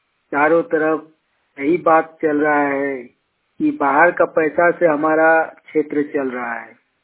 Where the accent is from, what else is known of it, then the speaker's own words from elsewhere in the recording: Bokaro, Jharkhand, India; मैं ग्राम कस्मा चट्टी, पंचायत कस्मा, जिला बोकारो, राज्य झारखंड का निवासी हूँ।